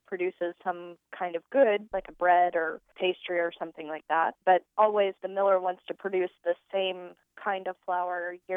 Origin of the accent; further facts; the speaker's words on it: Oklahoma, United States; I grew up in Oklahoma in a wheat farming community, and my dad has wheat and cattle.